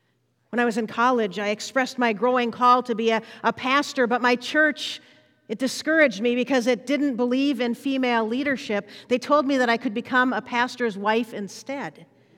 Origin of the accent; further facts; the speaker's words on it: Duluth, Minnesota, United States; I grew up here in Duluth, Minnesota, lived in Kenwood, where my parents still live.